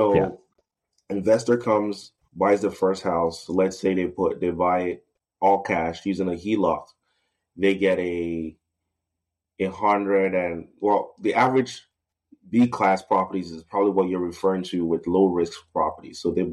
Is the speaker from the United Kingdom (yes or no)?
no; Canada; as a Canadian